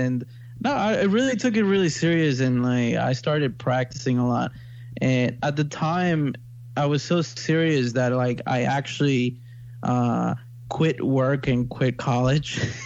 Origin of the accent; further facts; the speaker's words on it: Long Island, New York, United States; I'm actually from Long Island, New York.